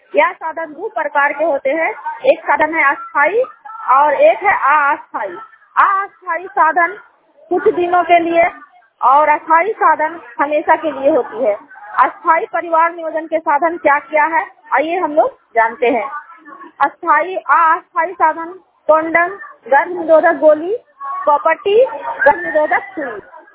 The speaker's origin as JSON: {"language": "Hindi", "region": "Bihar", "country": "India", "said": "और मैं इनोद पंचायत नालंदा गांव की निवासी हूँ, नालंदा की निवासी हूँ"}